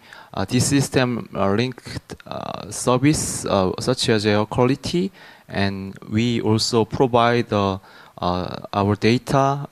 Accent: South Korea; English is a second language; I'm from Korea.

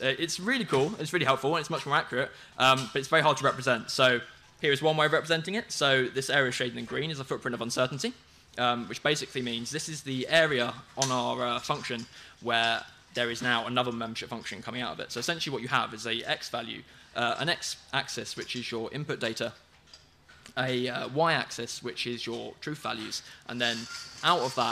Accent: England, United Kingdom; Metric imperial, I'm English.

